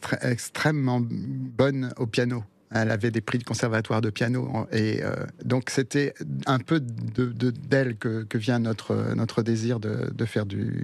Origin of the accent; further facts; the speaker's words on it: Mont-de-Marsan, Nouvelle-Aquitaine, France; also born or lived in Uruguay; c'est là où j'ai passé ma petite enfance. D'abord, on a vécu en Uruguay. Donc maman est sud-américaine et moi j'ai appris le français à l'école. Quand je suis revenu d'Uruguay, on m'appelait le petit espagnol à l'école.